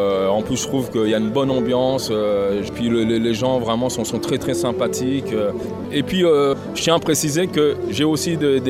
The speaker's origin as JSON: {"language": "French", "country": "Martinique", "said": "je suis originaire de la Martinique."}